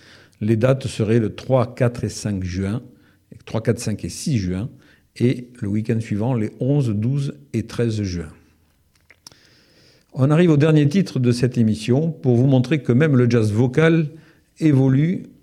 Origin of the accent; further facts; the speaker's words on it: France; accent: French; elle se moquait un peu de notre accent français quand on parle l'anglais